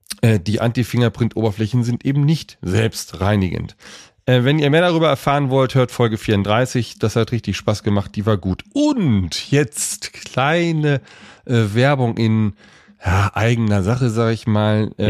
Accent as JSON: {"language": "German", "region": "Lower Saxony", "country": "Germany", "said": "du warst im Weserbergland, in meiner alten Heimat."}